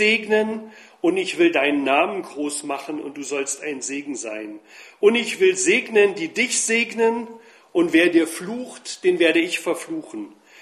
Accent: East Germany, Germany; Ich komme aus Ostdeutschland. Ich bin also ein richtiger Ossi.

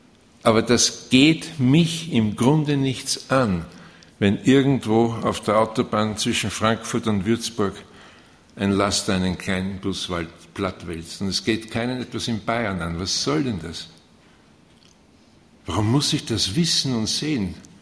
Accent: Austria; Wir haben bei uns in Österreich eine Zeitung gehabt, die hieß täglich alles.

